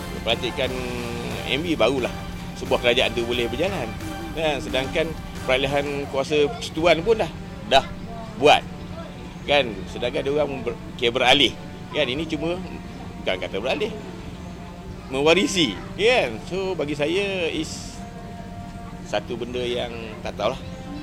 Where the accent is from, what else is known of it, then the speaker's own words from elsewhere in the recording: Perlis, Malaysia; So bagi saya sebagai rakyat Perlis